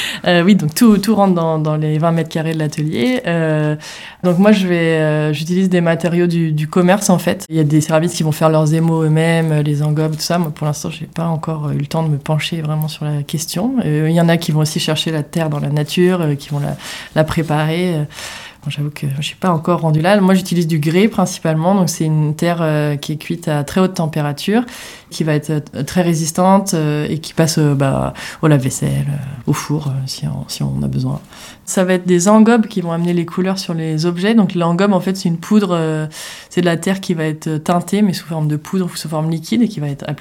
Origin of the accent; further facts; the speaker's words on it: Dinan, Brittany, France; moi, je viens de Dinan, dans les Côtes-d'Armor, et on mange aussi des galettes saucisses.